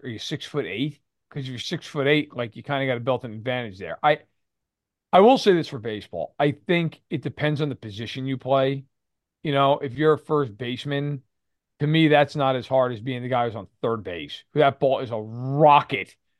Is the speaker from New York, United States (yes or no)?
yes; New York, United States; I mean, I grew up in New York.